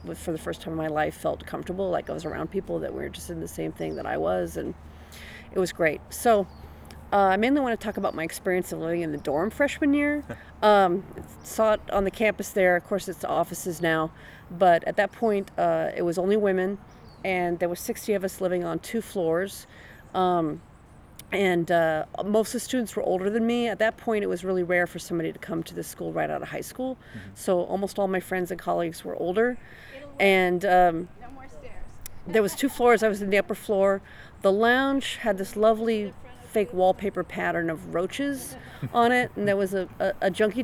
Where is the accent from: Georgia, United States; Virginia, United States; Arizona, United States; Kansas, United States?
Arizona, United States; I was from Arizona, and so I thought it was really cold here